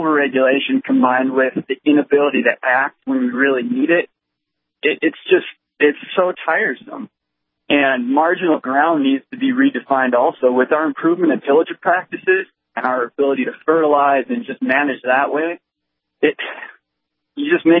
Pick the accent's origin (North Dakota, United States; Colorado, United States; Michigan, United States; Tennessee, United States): North Dakota, United States; You know, I'm from South Central North Dakota, and I go home every weekend and try to make the hay that's there.